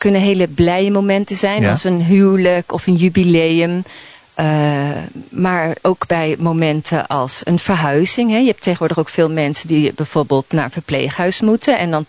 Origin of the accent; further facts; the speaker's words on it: North Brabant, Netherlands; also born or lived in Holland; Ik ben in Brabant opgegroeid, ben eigenlijk echt een Hollandse. Ik kom uit echt het Holland, maar wij verhuisden naar Brabant.